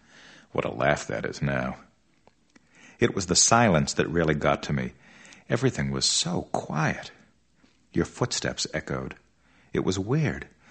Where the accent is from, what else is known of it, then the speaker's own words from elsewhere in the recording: Barrington, United States; It's true, I was born and raised in Barrington, so I do feel at home here.